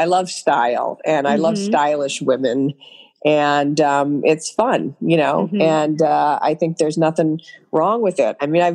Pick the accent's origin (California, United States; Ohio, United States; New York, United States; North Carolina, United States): Ohio, United States; Cleveland; I mean, I think I'm from Cleveland and I love the whole Irish Catholic of it all